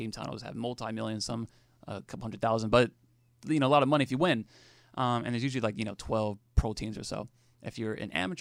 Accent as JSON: {"language": "English", "region": "California", "country": "United States", "tie": "born or raised there", "also_born_or_lived": "Los Angeles", "said": "I was born and raised in Orange County."}